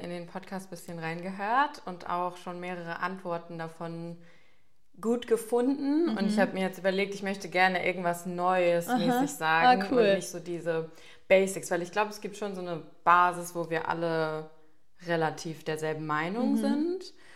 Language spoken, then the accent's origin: German; Schwerin, Mecklenburg-Vorpommern, Germany; Ich komme eigentlich aus Schwerin, da habe ich auch angefangen zu tanzen.